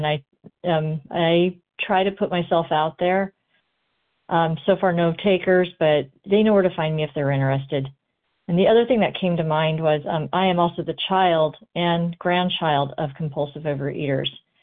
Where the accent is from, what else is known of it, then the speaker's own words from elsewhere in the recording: California, United States; compulsive overeater, also from California.